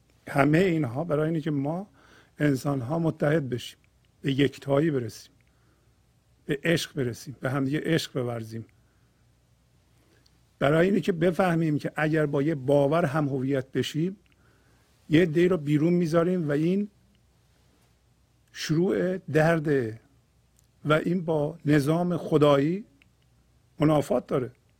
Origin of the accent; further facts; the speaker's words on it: Iran; من همچون ایرانی هستم